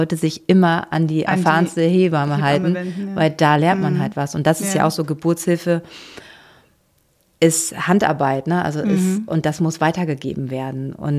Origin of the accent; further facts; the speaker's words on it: Stendal, Saxony-Anhalt, Germany; born there; ich bin 85 geboren. Da war natürlich noch die DDR, also ich bin in der DDR geboren, in einer Frauenklinik in Stendal